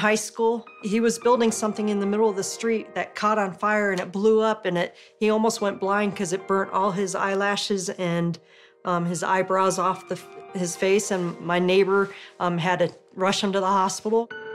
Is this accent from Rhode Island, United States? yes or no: no; Tucson, Arizona, United States; We were raised mostly in Tucson, Arizona.